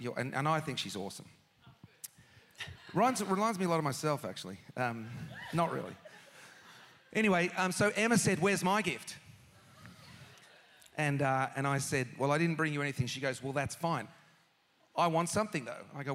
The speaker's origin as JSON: {"language": "English", "country": "Australia", "tie": "born or raised there", "said": "But as you know, growing up in Australia"}